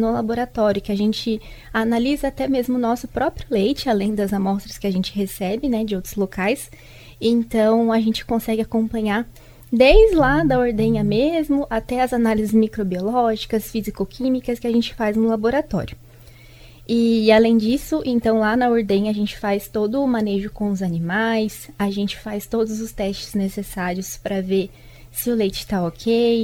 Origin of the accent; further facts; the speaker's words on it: Avaré, São Paulo, Brazil; Eu tenho 26 anos. Eu sou de Avaré, interior de São Paulo, na verdade.